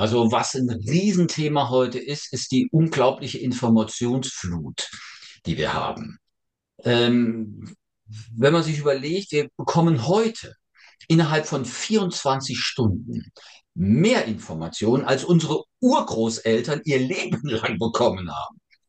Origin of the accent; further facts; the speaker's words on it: Saarland, Germany; ich habe das studiert in Saarbrücken, übrigens, bin ja Saarländer.